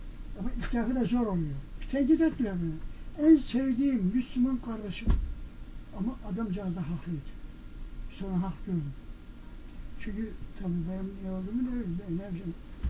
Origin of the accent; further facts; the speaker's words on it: Çorum, Turkey; Ben Çorumluyum, Çorumluyum.